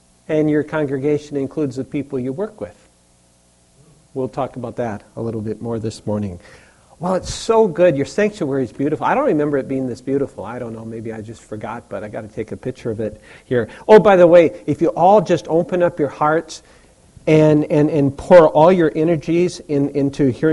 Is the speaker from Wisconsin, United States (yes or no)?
yes; Wisconsin, United States; But, growing up in Wisconsin, by the way, you all are not having the winters that I remember growing up as a kid having.